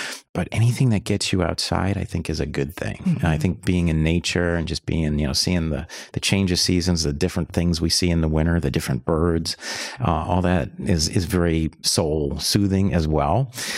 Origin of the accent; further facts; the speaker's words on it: Chicago, Illinois, United States; And I'm from Chicago.